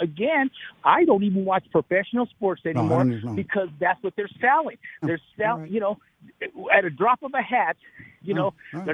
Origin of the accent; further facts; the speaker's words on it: Northglenn, Colorado, United States; Out in North Glen.